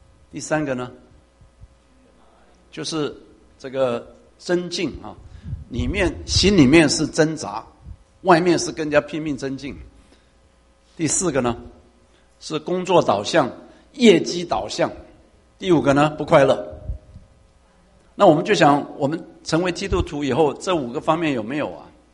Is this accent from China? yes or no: no; Taiwan; 我是从台湾来的啊，那台湾的教育制度就是这个考试制度。